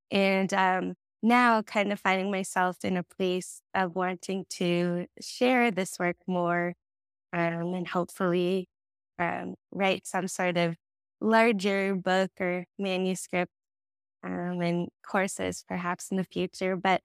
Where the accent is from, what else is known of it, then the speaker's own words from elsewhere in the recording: Toronto, Ontario, Canada; now in Ventura, United States; I am originally from Toronto, Canada, and now find myself in Ventura, California, which is in Southern California.